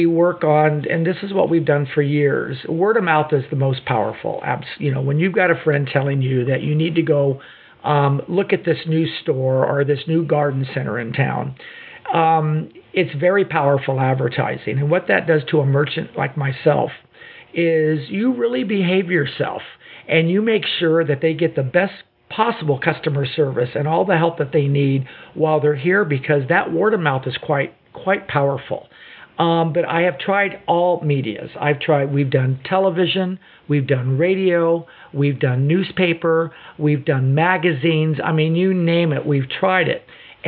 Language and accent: English; San Diego, California, United States; now in Grants Pass, United States; And natively, I'm from San Diego, so we're looking at Zone 24, which is somewhat similar to Brookings. But moving to Grants Pass was Zone 7